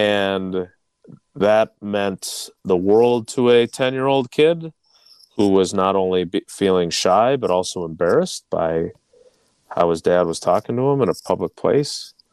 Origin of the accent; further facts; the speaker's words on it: Milwaukee, Wisconsin, United States; And I was the kid growing up in Milwaukee, listening to him on the radio